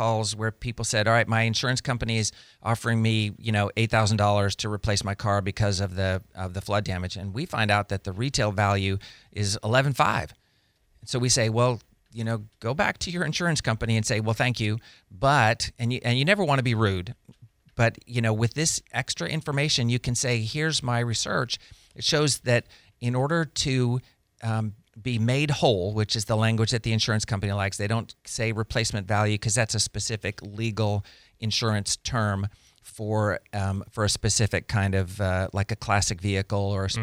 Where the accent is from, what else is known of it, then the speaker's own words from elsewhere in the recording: Pensacola, Florida, United States; We grew up here in Pensacola. We all have family here in Pensacola. Our kids went to school here and played sports.